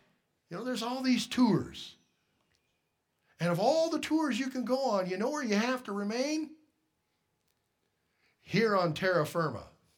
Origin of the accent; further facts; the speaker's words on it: Lewistown, Montana, United States; And I say, well, we're from Lewistown.